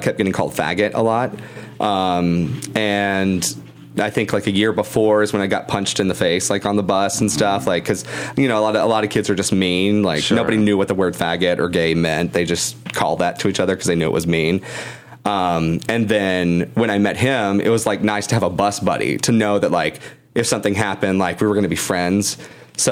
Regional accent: Gilmer, Texas, United States; I grew up 2 hours east of Dallas in Gilmer, Texas, small town, like middle of nowhere.

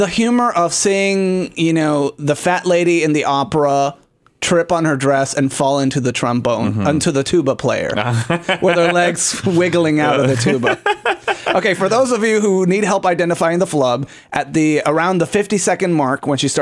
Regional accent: Puerto Rico; And I'm from Puerto Rico, which technically isn't really part of the United States

